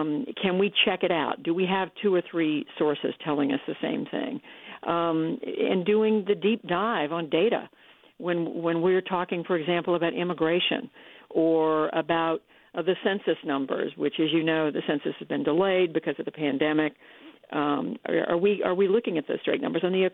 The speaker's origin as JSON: {"language": "English", "town": "Tulsa", "region": "Oklahoma", "country": "United States", "tie": "born there", "also_born_or_lived": "Germany / Missouri / New Jersey / Taiwan", "said": "I was born in Tulsa, Oklahoma. My father was in the military. We moved around. I went to seven different schools by the time I was in seventh grade. We lived in Germany when I was very young."}